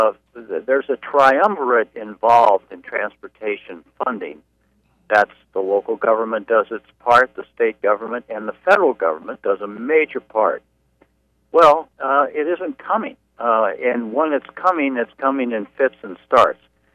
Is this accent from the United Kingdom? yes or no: no; St. Louis, Missouri, United States; I remember as a child growing up in St. Louis, listening with my parents on the radio as the surprise results were coming in.